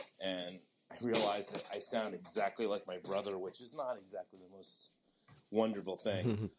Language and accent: English; Northeast, United States; instead of a Southern twang, I know I'm from the Northeast, that's for sure, with my, my voice.